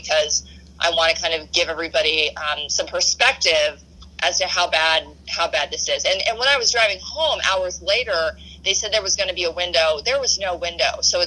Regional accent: Seattle, Washington, United States; now in Boston, United States; because I'm born and raised in Seattle. I have never seen rain like that in my life.

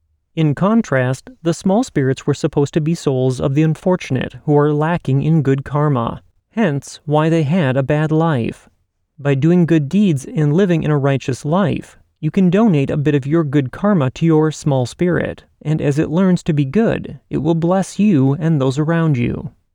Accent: Kunming, Yunnan, China; moved away as an adult; now in Montreal, Canada; I came to Montreal for university, but I am originally from Kunming, China, located in the foothills of the Himalayas.

